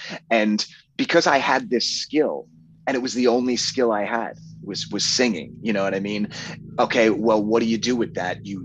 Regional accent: New York, United States; like, you know, growing up on Long Island, most kids spend a good amount of their socializing and social life going into the city every weekend.

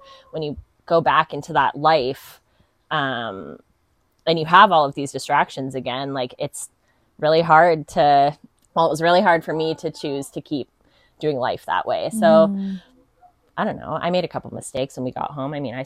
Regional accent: Peterborough, East of England, United Kingdom; I'm from Peterborough. I've grown up here. This is my town.

